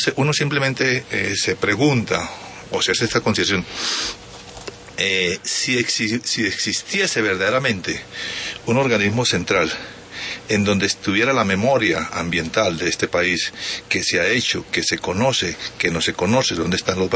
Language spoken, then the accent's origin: Spanish; Colombia; No es Estados Unidos, somos los colombianos.